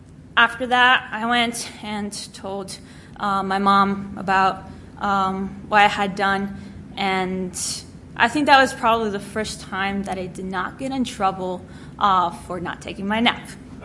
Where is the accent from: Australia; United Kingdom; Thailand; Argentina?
Argentina; I'm a missionary kid. I was born and raised in Argentina my whole life.